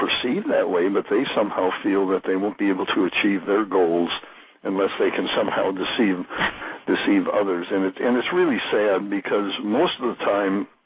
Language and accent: English; Midwest, United States; also born or lived in Milwaukee; I'm originally from the Midwest, and at one time I lived in Milwaukee